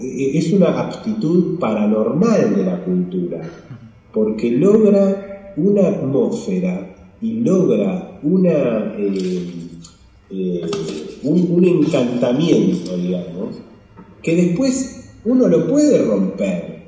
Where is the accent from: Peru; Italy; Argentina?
Argentina; Yo creo que nosotros como argentinos tenemos que reflexionar.